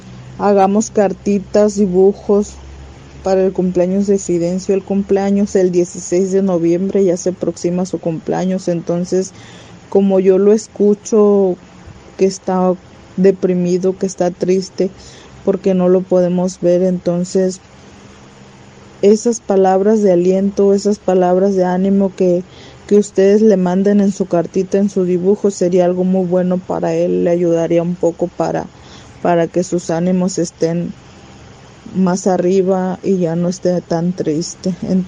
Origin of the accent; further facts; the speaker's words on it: Loma de Bácum, Sonora, Mexico; desde acá, desde la tribu Yaqui, desde mi pueblo que se llama Loma de Baco, en el estado de Sonora